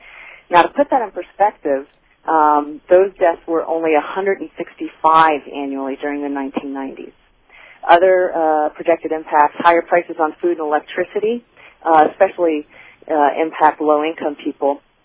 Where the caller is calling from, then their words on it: Sacramento, California, United States; I am indeed calling from Sacramento